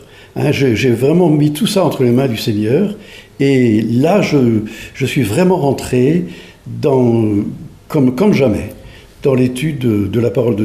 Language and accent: French; Auby, Hauts-de-France, France; Moi, je viens du Nord, une petite localité qui s'appelle Auby, près de Douai. Je suis né en 1939, pratiquement à la déclaration de guerre.